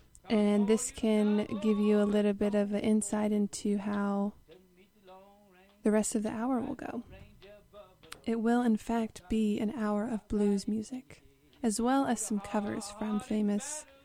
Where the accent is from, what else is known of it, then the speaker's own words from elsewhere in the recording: United States; I'm from the Delta of Arkansas-Tennessee borderline, very close to Memphis.